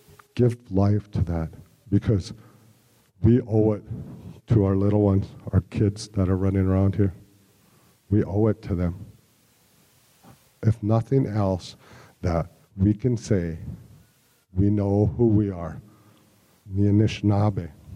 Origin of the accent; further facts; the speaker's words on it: Minnesota, United States; also born or lived in Mille Lacs, United States; now in Hayward, United States; I live in Hayward, Wisconsin right now, but I'm originally from Mille Lacs. I grew up on the Leech Lake and White Earth reservations here in Minnesota.